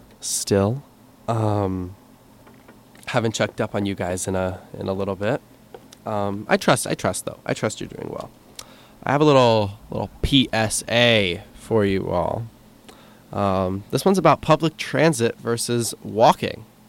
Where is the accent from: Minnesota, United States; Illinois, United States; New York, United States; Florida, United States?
New York, United States; As a New Yorker, that's something that we're born with.